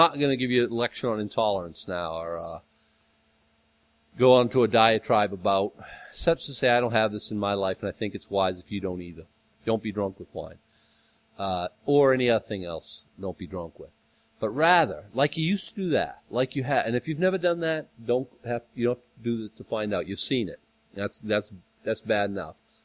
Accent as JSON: {"language": "English", "town": "Boston", "region": "Massachusetts", "country": "United States", "said": "I'm from Boston. Everyone moves there at a fast pace."}